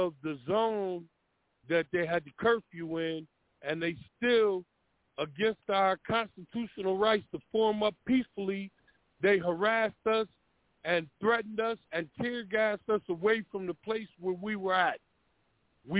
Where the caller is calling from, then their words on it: Akron, Ohio, United States; I'm calling in from Akron, Ohio.